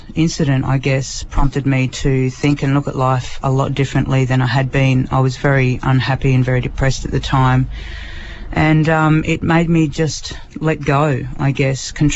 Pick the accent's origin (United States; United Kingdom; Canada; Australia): Australia; Dubbo, New South Wales; now in Sunshine Coast, Australia; I spent most of my life growing up in Dubbo, and around the surrounding towns like Bathurst, Cobar, Binaway, Coonabarabran, and have been very fortunate enough to live up here on the Sunshine Coast for the last 8 years.